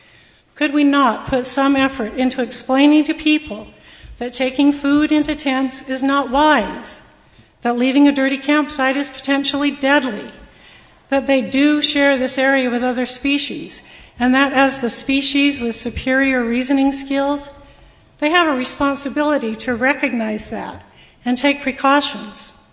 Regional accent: Utah, United States; when coworkers and clients learn I'm from Utah, they all comment on the beauty of our state

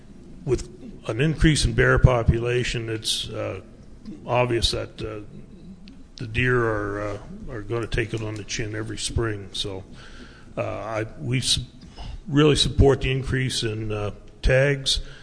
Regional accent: Moab, Utah, United States; from Moab.

